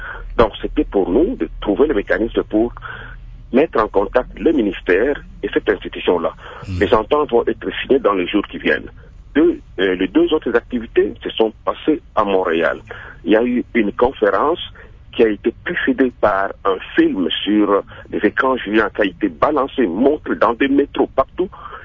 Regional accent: DR Congo; parce que je suis congolais après tout

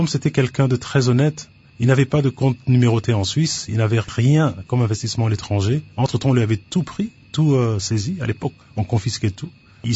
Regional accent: Kinshasa, DR Congo; Parce que Kin, on a grandi à Kin.

